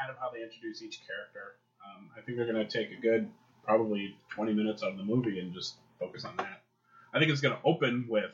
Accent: Australia; I think a lot of them stem from as an Aussie, a Brooklyn accent is too hard to do.

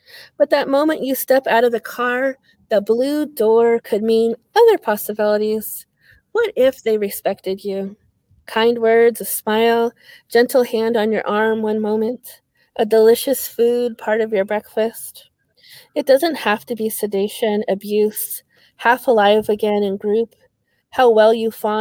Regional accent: Santa Maria, California, United States; also born or lived in Lompoc; I come from Santa Maria, California. So I was born in Lompoc near Vandenberg Air Force Base.

